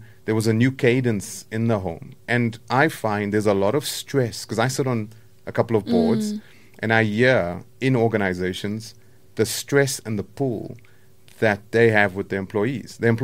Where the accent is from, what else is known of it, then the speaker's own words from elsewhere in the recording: South Africa; You keep going as a South African.